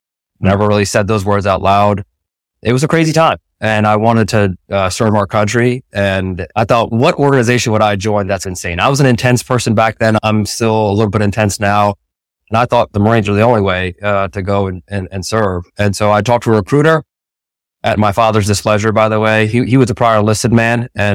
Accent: Maryland, United States; So I grew up in Maryland, so not far from DC.

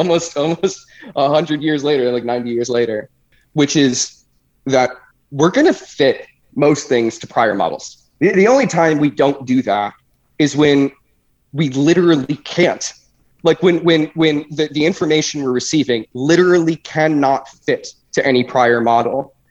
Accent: New York, United States; So I'm from New York, and I grew up, you know, not that far from New York City.

